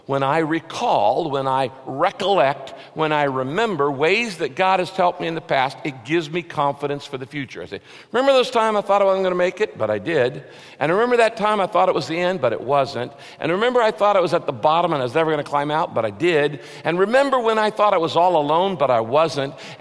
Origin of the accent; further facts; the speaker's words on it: California, United States; also born or lived in Texas; I'm a Californian, but I went to seminary in Texas.